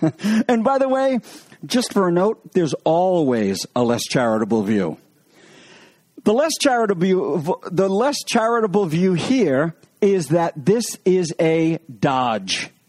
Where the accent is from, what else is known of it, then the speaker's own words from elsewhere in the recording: New England, United States; Now, I am from New England, so I'm not feeling charitable at all.